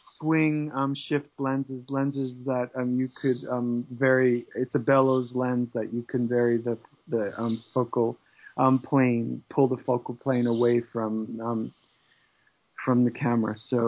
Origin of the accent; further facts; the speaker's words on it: New York, United States; It's funny because I grew up in New York, and my father, we always went to movies as a child. I was born in 1952